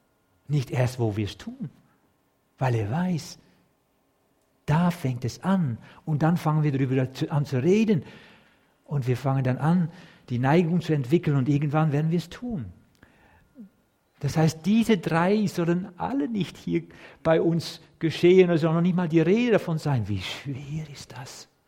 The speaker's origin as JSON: {"language": "German", "country": "Netherlands", "said": "Als Holländer, dann merkt man das ja nicht."}